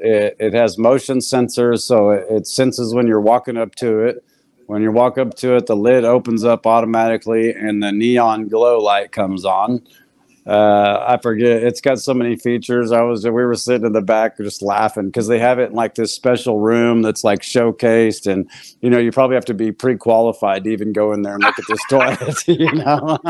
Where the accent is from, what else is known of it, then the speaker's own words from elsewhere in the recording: Denver, Colorado, United States; born there; I was born in Denver, Colorado.